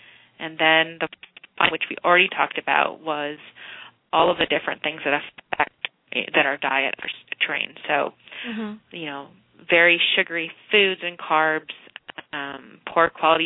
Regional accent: Wisconsin, United States; So growing up, I was from Wisconsin. There's a lot of dairy around, and, of course, a lot of corn-fed beef

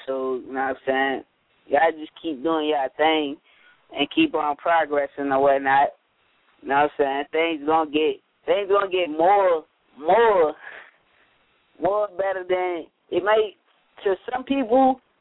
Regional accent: Virginia, United States; I'm from Virginia.

